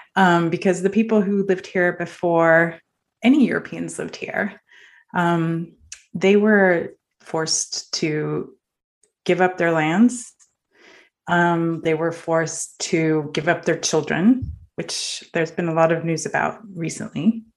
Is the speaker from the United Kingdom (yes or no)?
no; Norway; Well, so I grew up in Norway and my grandmother, she's from Northern Norway.